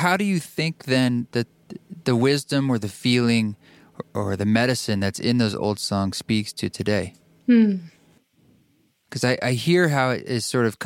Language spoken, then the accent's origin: English; Salem, Oregon, United States; also born or lived in Portland, Oregon; I grew up in Salem, Oregon.